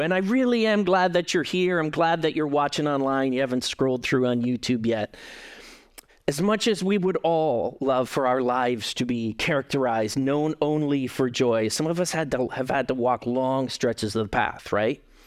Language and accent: English; Hamilton, Ontario, Canada; or my hometown, The Hammer.